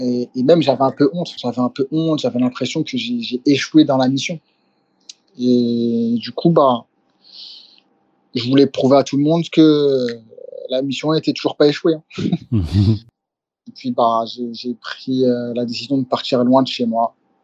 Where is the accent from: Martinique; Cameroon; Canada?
Martinique; Et après, bon, je suis martiniquais, hein.